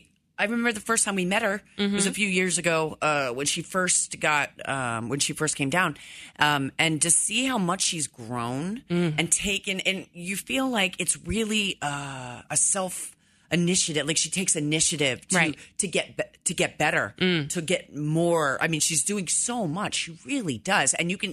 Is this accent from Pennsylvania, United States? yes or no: yes; Philadelphia, Pennsylvania, United States; I mean, I grew up in Philadelphia, so we had bridges named after everybody.